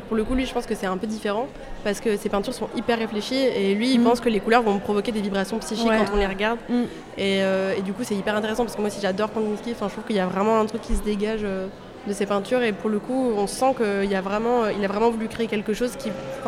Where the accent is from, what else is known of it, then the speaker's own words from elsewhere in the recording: Provence-Alpes-Côte d'Azur, France; on vient toutes les deux de la Côte d'Azur.